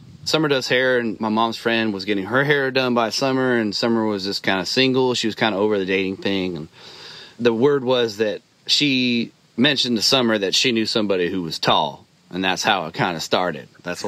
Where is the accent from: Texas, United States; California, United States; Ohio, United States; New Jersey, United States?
California, United States; Dixon; I was a kid from Dixon, man. Like, I didn't see a lot. I didn't go high-rise dining in San Francisco. We're very small, kind of country people.